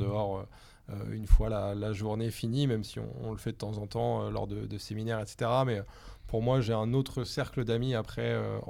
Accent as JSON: {"language": "French", "region": "Normandy", "country": "France", "lives_now": "Rennes, France", "said": "depuis un peu plus de 2 ans ici à Rennes School of Business. et à Rennes même, puisque je suis originaire de Normandie à la base."}